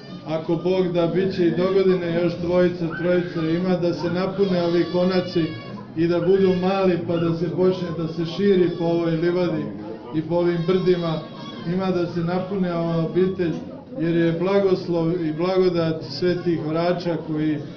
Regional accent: Republika Srpska, Bosnia & Herzegovina; mi Bosanci koji često kaže se za nas, koji smo sada iz Republike Srpske, ali rođeni u onoj Bosni.

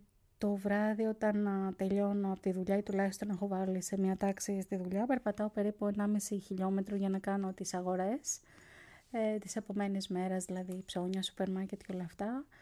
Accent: Greece; born there; πόσο υπερήφανοι πρέπει να νιώθουμε που γεννηθήκαμε, στην Ελλάδα.

